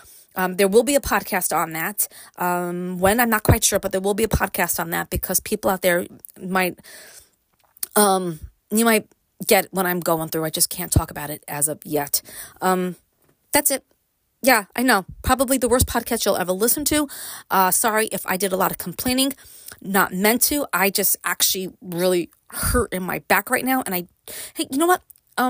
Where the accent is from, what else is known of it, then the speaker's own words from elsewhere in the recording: Brooklyn, New York, United States; I grew up in Brooklyn. Yep. I left Brooklyn and yep, I live in upstate and yep, I am glad that I did that.